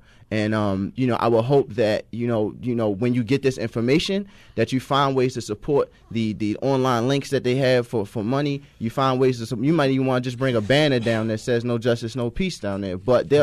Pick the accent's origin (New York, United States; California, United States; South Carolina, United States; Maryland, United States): Maryland, United States; Baltimore; as a 27-year-old black Muslim living in America, growing up in West Baltimore